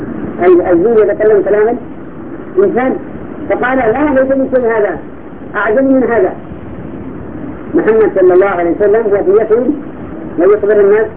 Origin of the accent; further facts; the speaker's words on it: India; Arabic is a second language; الحمد لله عندنا في الهند وفي بعض الدول